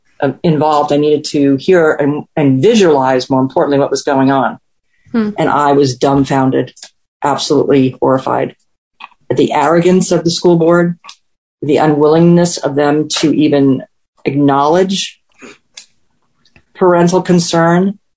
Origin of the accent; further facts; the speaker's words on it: New York, United States; No, I'm born and bred in New York.